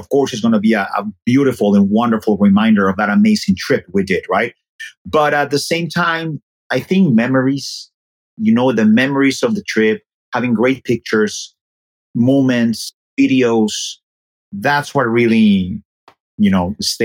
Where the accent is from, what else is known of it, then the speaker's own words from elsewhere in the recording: Mexico City, Mexico; I remember there was a thing we did about going to Mexico, and I'm from Mexico City, right?